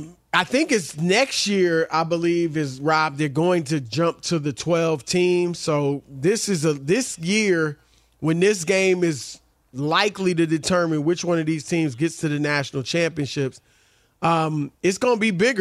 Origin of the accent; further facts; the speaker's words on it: Ohio, United States; You know, I'm from Ohio, but my daughter went to Michigan.